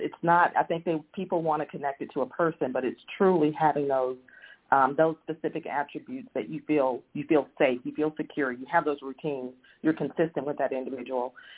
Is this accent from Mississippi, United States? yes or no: yes; Mississippi, United States; I'm a guest of Cynthia, and I'm from Mississippi.